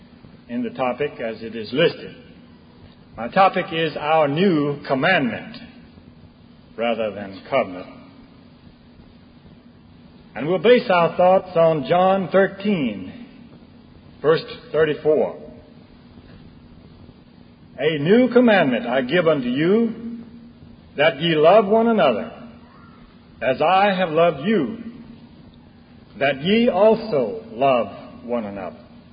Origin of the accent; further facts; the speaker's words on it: Charlotte, North Carolina, United States; I am from Charlotte. I'm with the Charlotte Ecclesia.